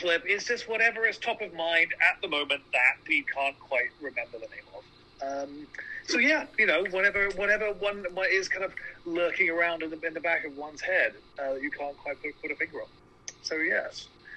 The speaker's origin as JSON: {"language": "English", "country": "United Kingdom", "said": "It's just, as a Brit, that's so offensive."}